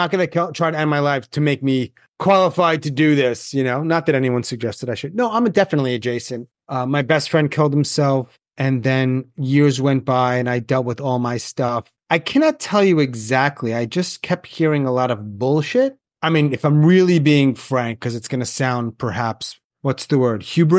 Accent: Long Island, New York, United States; moved away as an adult; I'm from Long Island.

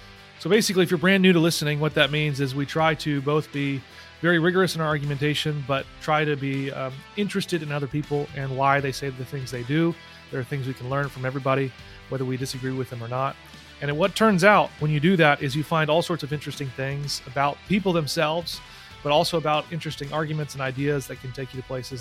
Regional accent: St. Louis, Missouri, United States; also born or lived in Illinois; So I'm also from the St. Louis area. Lived on the St. Louis side for a while, and then on the Illinois side

